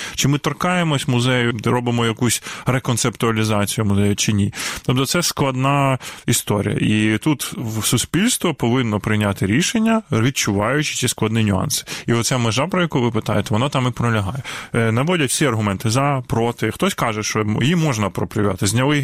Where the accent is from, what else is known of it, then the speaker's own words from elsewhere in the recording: Kyiv, Ukraine; От, я киянин, да? Я виріс в родині, де теж її ніхто не любив.